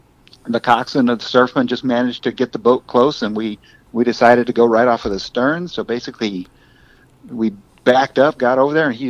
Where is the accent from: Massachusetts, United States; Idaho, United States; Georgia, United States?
Idaho, United States; And, you know, I'm from North Idaho. So I thought, let's try the Pacific Northwest.